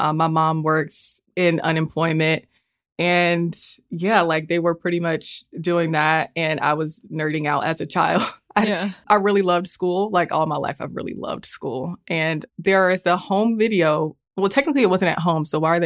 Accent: Atlanta, Georgia, United States; like me, I grew up in Metro Atlanta, which isn't technically Atlanta, that like I was an Atlanta city kid. I was an Atlanta suburb kid.

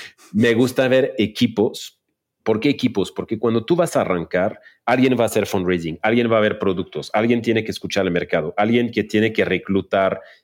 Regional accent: Mexico; Y ahí tendríamos que hacer una paréntesis como mexicanos y como idiosincrasia

